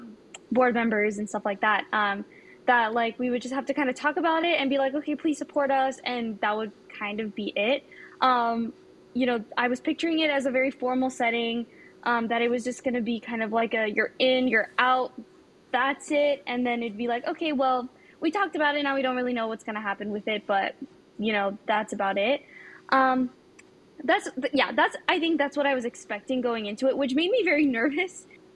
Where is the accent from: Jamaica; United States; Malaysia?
United States; Chino Hills, California; I'm from Chino Hills, California, so kind of a local around here.